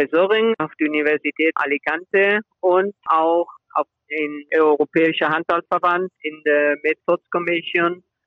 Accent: Remscheid, North Rhine-Westphalia, Germany; born there; meine Eltern waren in Deutschland über 20 Jahre. Die haben in Deutschland gearbeitet und mein Bruder und ich, wir sind beide in Remscheid geboren. Deswegen in Remscheid. Aber beide Eltern aus Spanien.

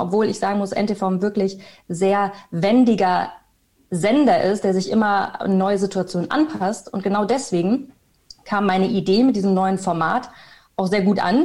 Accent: Bielefeld, North Rhine-Westphalia, Germany; now in Cologne, Germany; ich komme aus Bielefeld, bin ich dann mit 19 nach Köln gezogen

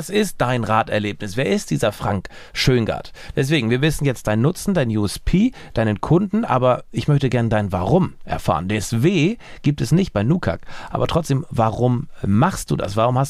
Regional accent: Husum, Schleswig-Holstein, Germany; ich komme aus Husum

